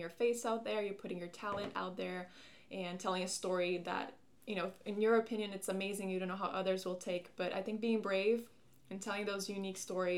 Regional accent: Brazil; I'm originally from Brazil, and there's a documentary I want to do there.

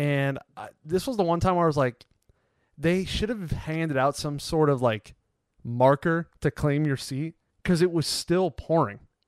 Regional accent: California, United States; I don't know. I grew up in California. We don't get rain, really.

